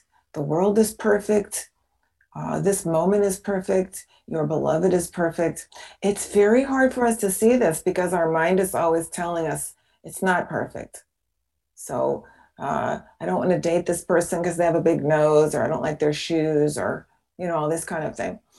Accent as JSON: {"language": "English", "town": "Seattle", "region": "Washington", "country": "United States", "tie": "born or raised there", "moved": "yes", "said": "I grew up in, I was a neighbor of yours. I was in Seattle. And as soon as I was old enough, I moved to the sun because I couldn't take that rain."}